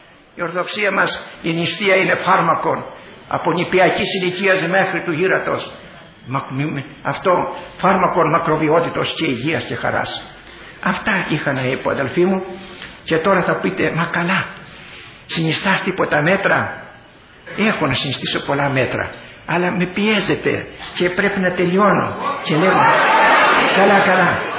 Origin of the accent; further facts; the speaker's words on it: Lefkes, South Aegean, Greece; Εγώ αν είμαι από ένα χωριό της Πάρου, Λεύκες λέγονταν. Ήταν τότε μεγάλο το χωριό μου, 3.000 κάτοικοι